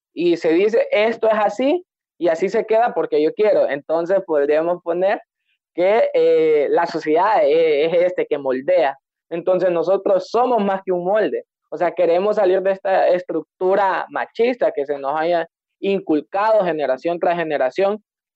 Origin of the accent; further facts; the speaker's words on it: El Progreso, Yoro, Honduras; soy de Honduras, exactamente del Progreso Yoro.